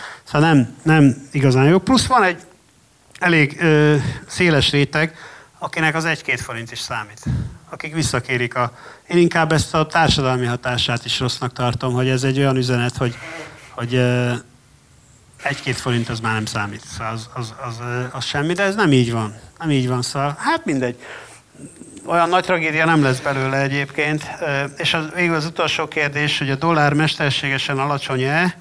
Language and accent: Hungarian; Debrecen, Hajdú-Bihar, Hungary; Lehet, hogy debreceni vagyok, és itt ilyen optimista hangulat volt, vagy itt jártam középiskolába